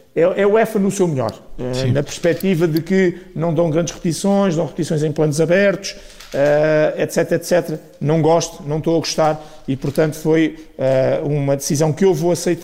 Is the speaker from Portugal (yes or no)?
yes; Portugal; como portugueses, estamos contentes pela passagem